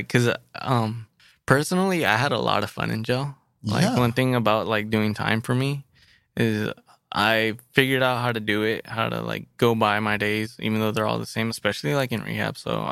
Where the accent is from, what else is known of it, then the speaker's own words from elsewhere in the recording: Paramount, California, United States; Like we're all from South LA. Like our hoods are right next to each other. Awesome. So we're cool. Like he's from Linwood. I'm from Paramount.